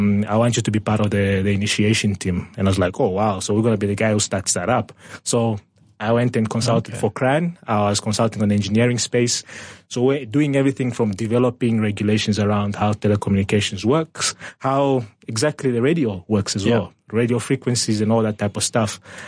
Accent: Windhoek, Khomas, Namibia; also born or lived in Zambezi Region; Sevulamunda is where all my family comes from. It's my grandfather's land. I was born in Windhoek, but moved back to the Zambezi region a few years later. So that's where I had my stint as a primary school. High school, I came back to Windhoek.

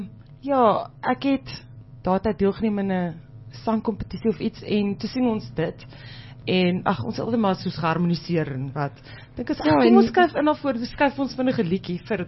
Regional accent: Paarl, Western Cape, South Africa; born there; Ja, ons is gebore in die Parel, en ons woon al die afgelope julle paar rukkie in Somerset West. So ons is maar Bolanders.

